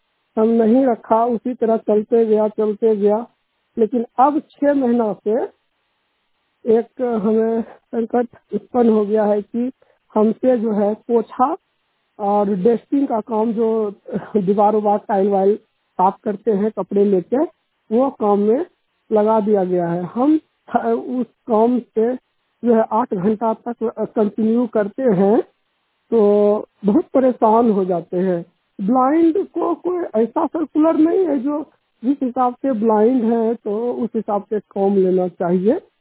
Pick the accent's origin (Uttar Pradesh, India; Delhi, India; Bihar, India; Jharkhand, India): Bihar, India; Munger; now in Kota, India; मैं मुंगेर जिला बिहार से बिलोंग करता हूँ। कोटा में मैं जॉब करता हूँ